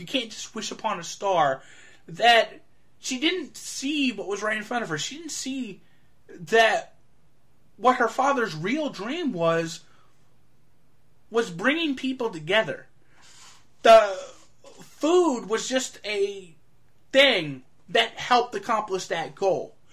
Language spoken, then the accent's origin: English; Tampa, Florida, United States; Again, I'm not from New Orleans, I'm from Tampa